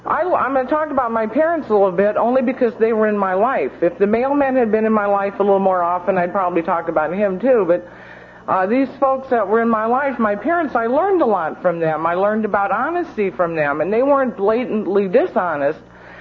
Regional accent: Dana Point, California, United States; I'm from Dana Point, which is in southern Orange County.

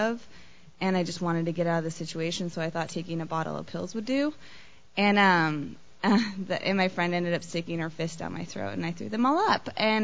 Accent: Sacramento, California, United States; I grew up in Sacramento in a very loving household

